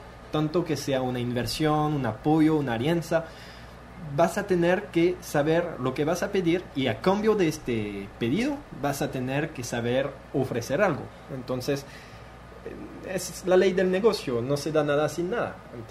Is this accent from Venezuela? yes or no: no; France; Spanish is a second language; moved away as an adult; now in Guatemala; Yo, bueno, como francés que llegué a Guatemala 3 meses después de llegar, no hablaba mucho español